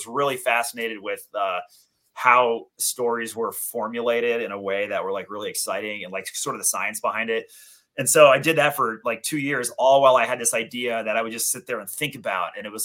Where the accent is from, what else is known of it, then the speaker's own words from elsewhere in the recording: Texas, United States; moved away; I grew up in Texas, never got to play with it. So I'm making up for lost time.